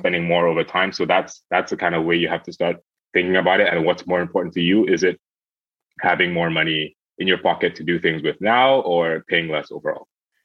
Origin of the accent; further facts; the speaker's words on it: The Bronx, New York, United States; born there; I was born in the Bronx, so I gotta show the Bronx some love.